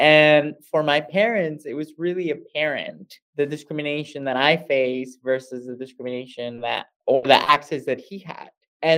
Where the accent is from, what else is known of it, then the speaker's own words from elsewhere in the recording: Monterrey, Nuevo León, Mexico; I grew up in Monterrey, Mexico, which is the Silicon Valley of Mexico, lots of people starting businesses.